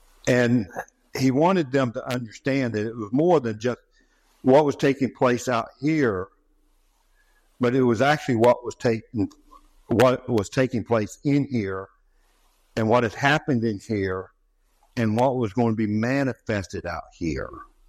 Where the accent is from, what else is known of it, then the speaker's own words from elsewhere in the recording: West Virginia, United States; I loved being a young boy growing up in West Virginia.